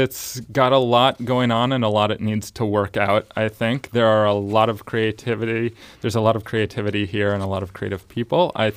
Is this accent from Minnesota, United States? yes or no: yes; Northfield, Minnesota, United States; also born or lived in New York; I'm from Northfield, Minnesota. It's about 40 minutes south of the Twin Cities.